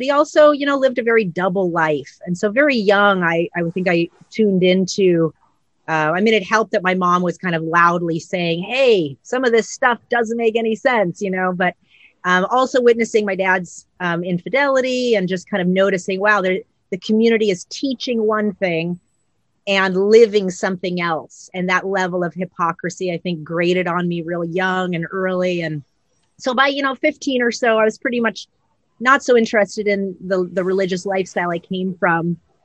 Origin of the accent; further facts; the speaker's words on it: Phoenix, Arizona, United States; But I was born and raised in Phoenix.